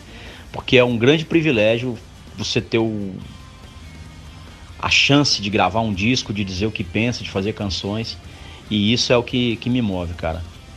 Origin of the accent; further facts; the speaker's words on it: Brasília, Federal District, Brazil; Eu sou originário do Jardim Ingá, que é um bairro na periferia de Brasília.